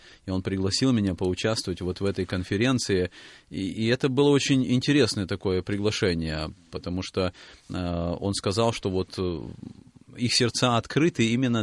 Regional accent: Kazakhstan; я родился в мусульманской стране, я родом из Казахстана

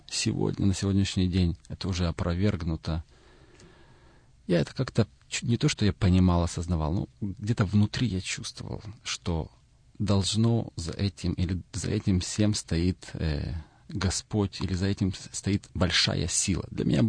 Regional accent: Vasylkiv, Kyiv Oblast, Ukraine; born there; Родился я на Украине, в городе Васильков, это где-то 30 километров от Киева. И детство мое прошло в светской еврейской семье. Получается, что еврейская линия моя идет по маме.

